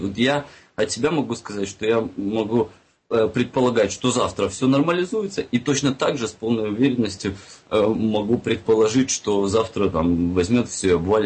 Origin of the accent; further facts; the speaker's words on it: Minsk, Belarus; так как я сам из Минска.